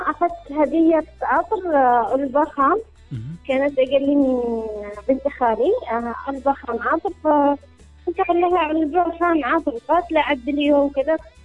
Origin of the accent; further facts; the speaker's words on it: Aden, Yemen; أنا من مواليد عدن وتربيت في عدن وعشت في عدن فترة من الوقت، وبعد أن انتقلنا الثانوية والجامعة انتقلنا لعدعيل.